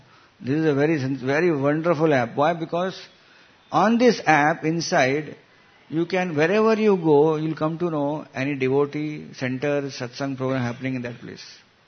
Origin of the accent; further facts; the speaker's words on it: Mumbai, Maharashtra, India; Mumbai is a well-known place. So we are from Mumbai.